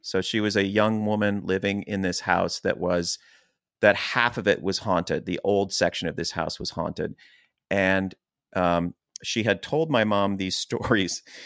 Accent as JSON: {"language": "English", "town": "Chester Springs", "region": "Pennsylvania", "country": "United States", "tie": "born or raised there", "said": "3 miles from where we grew up in Chester Springs, Pennsylvania, which was very farm, very woodsy, very, cornfields."}